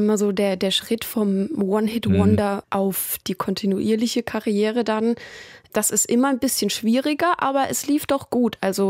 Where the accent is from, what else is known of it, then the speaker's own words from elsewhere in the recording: Germany; Ich bin Deutscher, geht's gar nicht. Bei uns ist keiner irgendwohin migriert.